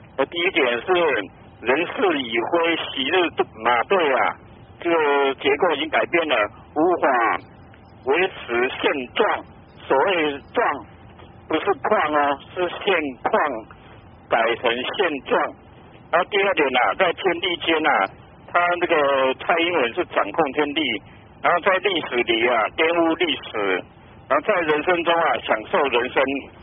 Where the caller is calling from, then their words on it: Taichung, Taiwan; 我是台中的